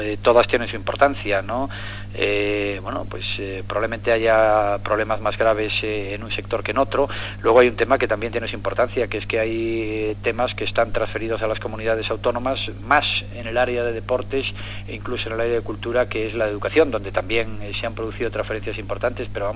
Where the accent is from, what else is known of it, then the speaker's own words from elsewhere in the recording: Galicia, Spain; porque yo soy gallego, porque vivo allí. Bueno, en este momento no vivo allí, ¿no?